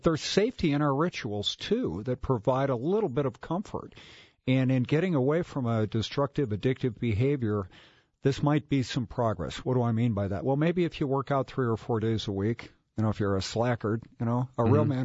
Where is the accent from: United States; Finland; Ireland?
Ireland; No, and I'm Irish, so I can't do the one before either.